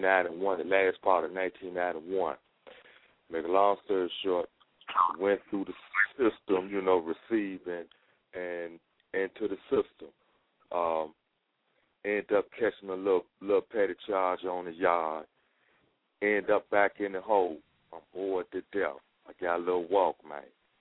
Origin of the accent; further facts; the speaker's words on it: Richmond, Virginia, United States; You know, I'm from Richmond and Richmond, Virginia.